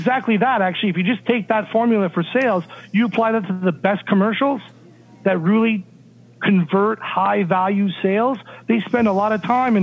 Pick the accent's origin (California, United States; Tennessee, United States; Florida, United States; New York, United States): Florida, United States; Orlando; I am from Orlando.